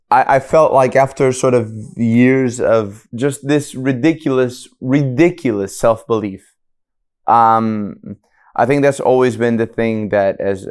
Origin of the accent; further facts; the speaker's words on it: Portugal; And I didn't think I would be coming back to Portugal. And then I sort of discovered my hometown had changed.